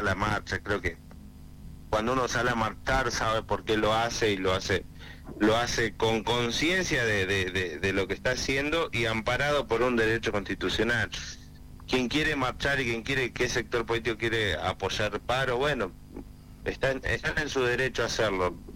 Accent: Tierra del Fuego, Argentina; lo que quienes somos de Tierra del Fuego tenemos que hacer es activamente defender eso.

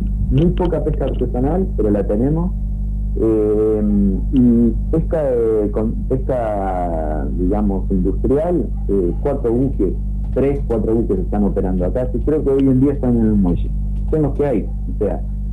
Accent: Argentina; como argentinos que somos, y como controladores y soberanos de nuestro mar

